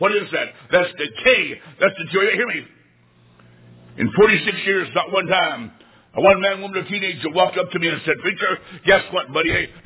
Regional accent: Macomb, Illinois, United States; I was a boy growing up in Macomb, Illinois. In that part of town I lived in, there were no other young people my age.

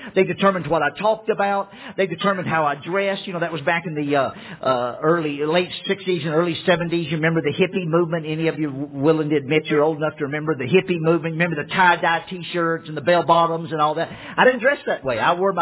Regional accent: Louisiana, United States; I grew up down in Louisiana, right on the Texas border, and we rode in the rodeos when I was a teenage boy.

